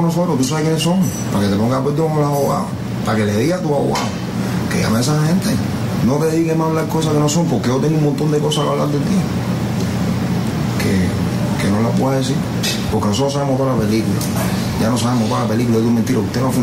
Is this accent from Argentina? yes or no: no; Cuba; Nosotros somos cubanos, vivimos aquí.